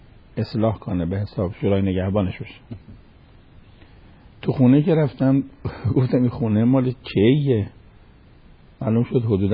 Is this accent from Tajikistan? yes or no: no; Iran; آخه ما ایرانی هستیم، ایرانی خیلی سابق داره.